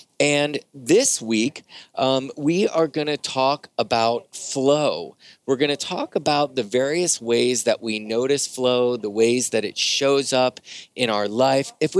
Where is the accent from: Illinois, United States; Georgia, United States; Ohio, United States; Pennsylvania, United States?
Pennsylvania, United States; I'm from Pennsylvania. Beth is from Pennsylvania. This is a Pennsylvania company.